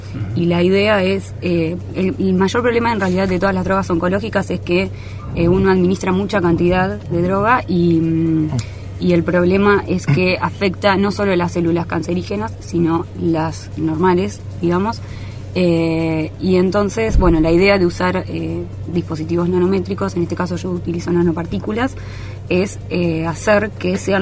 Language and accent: Spanish; La Plata, Buenos Aires Province, Argentina; Soy de La Plata, sí.